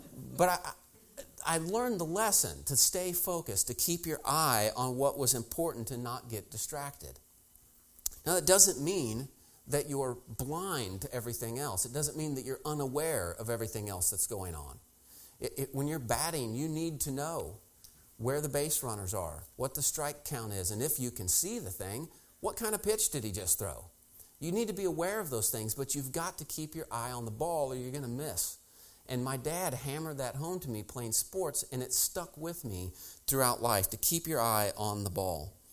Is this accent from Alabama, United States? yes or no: no; Missouri, United States; Now, when I was a kid, I grew up in Missouri, and my dad was a huge sports fan.